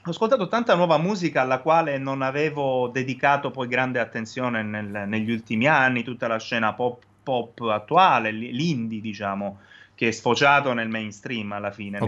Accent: Lecce, Apulia, Italy; io sono di Lecce, a Lecce è anche una tradizione molto molto forte.

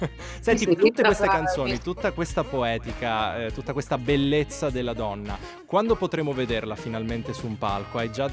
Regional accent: Palermo, Sicily, Italy; e noi in quanto siciliani, in quanto palermitani

